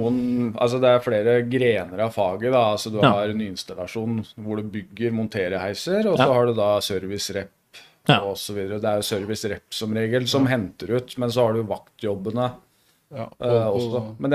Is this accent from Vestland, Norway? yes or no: yes; Bergen, Vestland, Norway; Jeg er bergenser